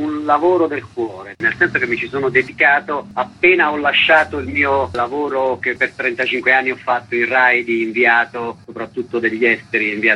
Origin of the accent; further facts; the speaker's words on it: Sulmona, Abruzzo, Italy; born there; io sono nato a Sulmona e poi ho lavorato un po' in giro per il mondo